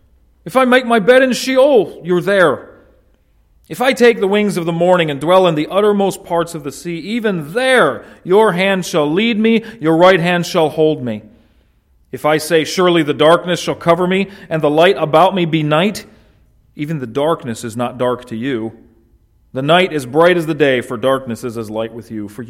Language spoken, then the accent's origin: English; Canton, Ohio, United States; born there; God didn't see fit to get my permission before I was born in Canton, Ohio.